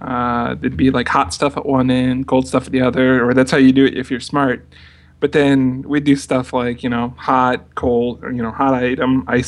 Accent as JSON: {"language": "English", "region": "Illinois", "country": "United States", "tie": "born there", "said": "No, I was born in Illinois and then was in the military."}